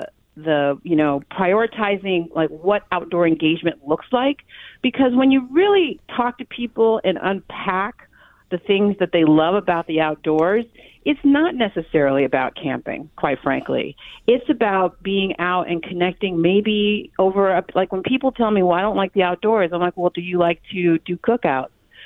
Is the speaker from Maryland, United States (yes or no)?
no; California, United States; I was an early adopter of computer technology growing up in the Bay Area.